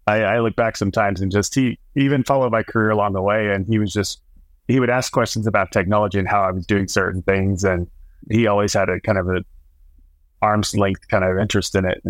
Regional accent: Oklahoma, United States; I grew up in Oklahoma, just youngest of four boys

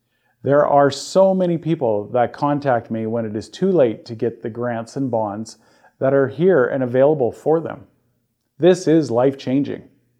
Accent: Canada; We're Canadian, so we'll focus on Canadian programs regularly.

